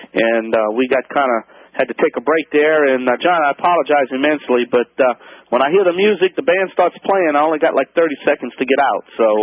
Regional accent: Louisiana, United States; I'm the Cajun man from the Bayou Land.

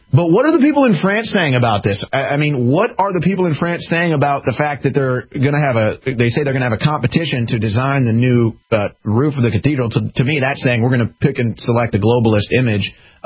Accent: St. Louis, Missouri, United States; I grew up in St. Louis, and you know, downtown is obviously seedy in St. Louis.

